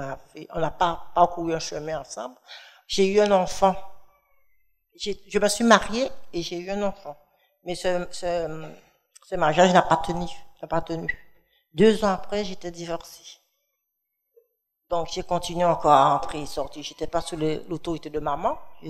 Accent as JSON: {"language": "French", "region": "Guadeloupe", "country": "France", "tie": "born or raised there", "said": "je suis d'origine de la Guadeloupe. J'ai été élevée en Guadeloupe au sein d'une famille catholique et très pratiquante."}